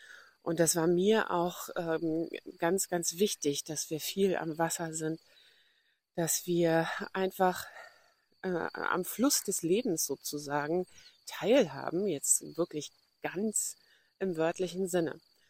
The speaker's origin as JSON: {"language": "German", "town": "Brandenburg an der Havel", "region": "Brandenburg", "country": "Germany", "tie": "born or raised there", "said": "Meine Heimatstadt Brandenburg an der Havel wird durchflossen von mehreren Havelarmen"}